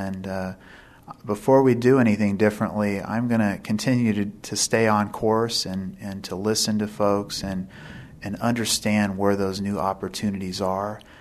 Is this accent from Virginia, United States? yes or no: no; Hanford, California, United States; Well, growing up in Hanford was just a great experience for me.